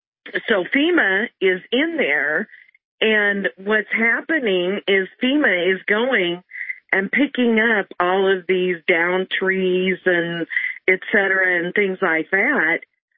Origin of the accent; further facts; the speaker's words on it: Cedar Rapids, Iowa, United States; So I was born and raised in the Midwest, Cedar Rapids, Iowa, as a matter of fact.